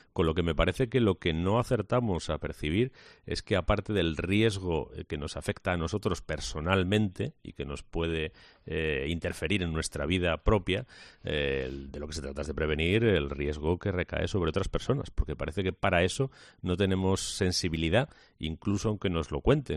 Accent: Community of Madrid, Spain; como madrileño es que los madrileños, que somos bastantes, por cierto, 6 millones y pico de españoles

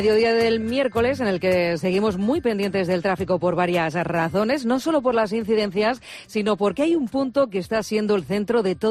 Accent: Cantabria, Spain; siendo cántabro pero ya asentado aquí en nuestra tierra

